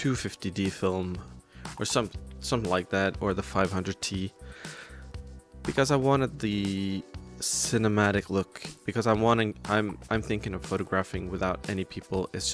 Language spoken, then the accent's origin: English; Norway; English is a second language; I'm from Norway, I'm 36.